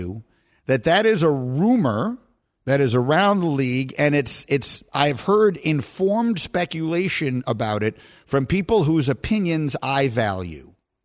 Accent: New York, United States; Reminded me very much of a lot of other of the enormous metropolitan cities, very much like my hometown of New York.

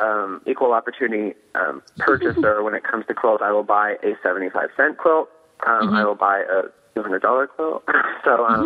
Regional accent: Pennsylvania, United States; Well, I'm from Pennsylvania, and I grew up about 2 hours from Lancaster County, which obviously is a hotbed of quilting.

